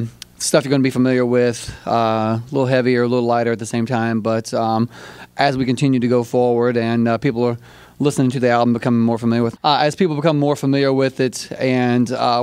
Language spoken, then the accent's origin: English; Kentucky, United States; A huge college basketball fan, originally growing up in Kentucky. Can't get away.